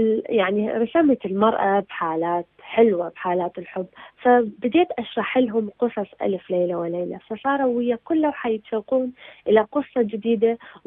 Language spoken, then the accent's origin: Arabic; Iraq; now in Germany; كل عمل أخطو به في ألمانيا يقترن اسمي بالعراق، يقدموني كعراقية.